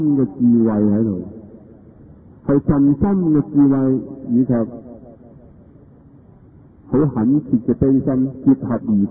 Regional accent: Hong Kong; 是我们香港人的福

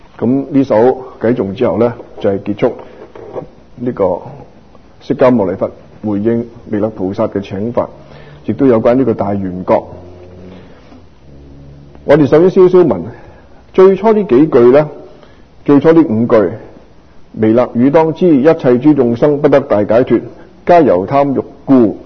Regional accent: China; 我哋中国人呢个知字咧

